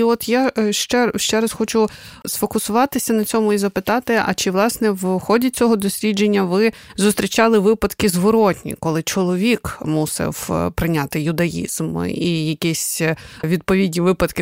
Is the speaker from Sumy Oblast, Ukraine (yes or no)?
no; Kyiv, Ukraine; мені як киянці, як людині, котра народилася і виросла в Києві